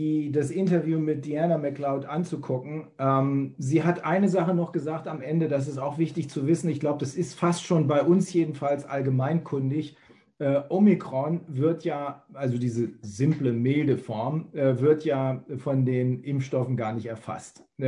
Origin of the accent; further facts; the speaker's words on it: Bremen, Germany; Bedauerlicherweise kommt er aus meiner Heimatstadt Bremen.